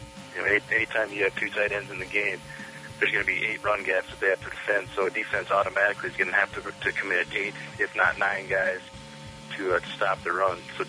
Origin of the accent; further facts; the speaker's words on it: South Dakota, United States; I was actually a head strength and conditioning guy at my hometown high school in South Dakota